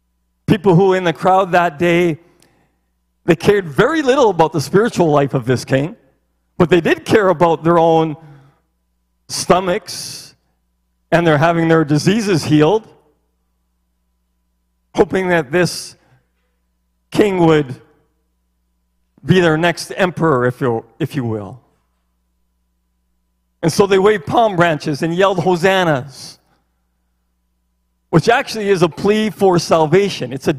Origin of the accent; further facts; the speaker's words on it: Saskatchewan, Canada; Many of you know that I'm from Saskatchewan.